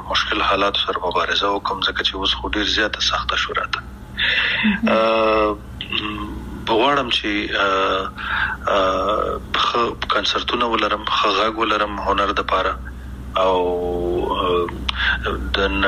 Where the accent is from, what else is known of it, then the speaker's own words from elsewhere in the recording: Afghanistan; موږ کوم افغانان یو چې خپل خپې وهو کنه موږ کوم پښتانه او پتیالي او نومیالي یو چې موږ خپل خپې وهو